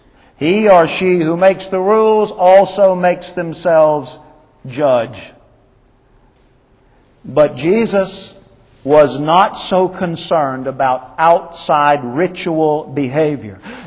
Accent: Woodruff, United States; my old friend growing up in Woodruff, David Schmidt. Growing up, Dave was my best friend

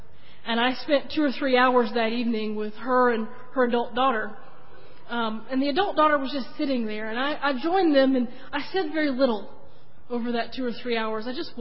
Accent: Monks Corner, South Carolina, United States; I grew up in Monk's Corner

